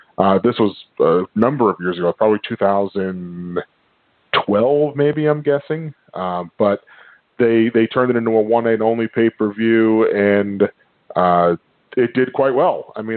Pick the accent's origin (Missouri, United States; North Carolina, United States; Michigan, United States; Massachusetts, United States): Massachusetts, United States; Boston; I'm from the Boston area, so Lowell's about maybe a half an hour from my house.